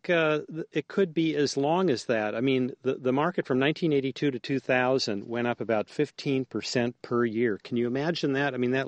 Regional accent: Bismarck, North Dakota, United States; Last week, I was in my hometown of Bismarck giving a speech, and I stayed at my parents', and they had a bowl of wonderful avocados that were perfectly ripe in Bismarck, North Dakota, in January.

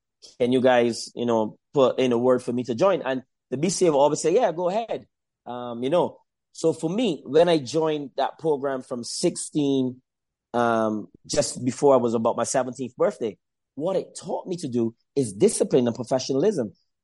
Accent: Barbados; but as a kid and growing up in Barbados, you wanted to play Test cricket.

